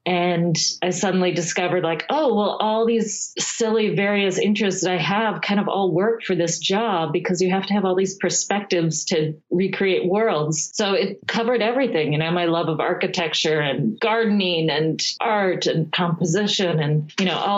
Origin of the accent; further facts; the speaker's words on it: Midwest, United States; I grew up in the Midwest and I had always been kind of an art nerd